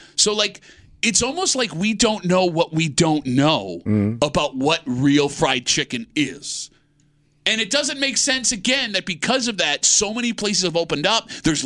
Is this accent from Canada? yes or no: no; Ireland; And I'm Irish. We hate spicy stuff, right?